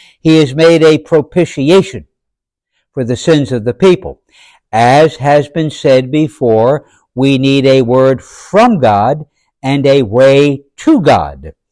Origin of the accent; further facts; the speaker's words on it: New Jersey, United States; Those of us born and raised in Jersey, we love talking about the fact that we're Jersey guys.